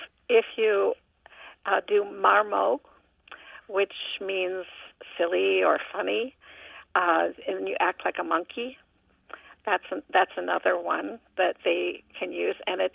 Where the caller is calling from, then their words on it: Milwaukee, Wisconsin, United States; from Milwaukee.